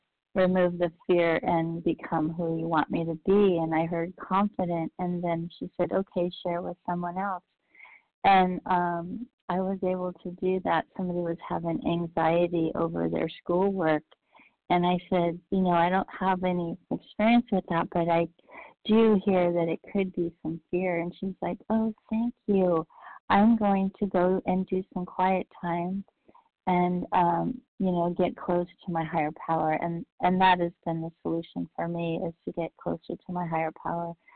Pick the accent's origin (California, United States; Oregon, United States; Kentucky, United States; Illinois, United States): California, United States; Roseville; I am from Roseville, California.